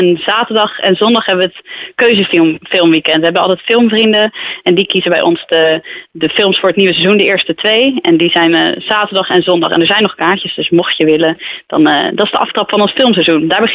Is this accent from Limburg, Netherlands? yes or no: no; Rotterdam, South Holland, Netherlands; Ik kom zelf uit Rotterdam